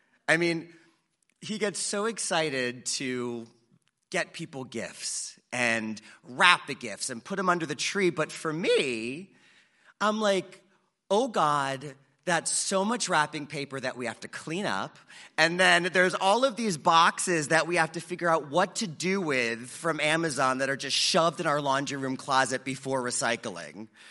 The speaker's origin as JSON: {"language": "English", "region": "Florida", "country": "United States", "said": "I'm a Jew from South Florida, so the closest I ever really got to holiday cheer was seeing some lights up a palm tree in 90-degree weather."}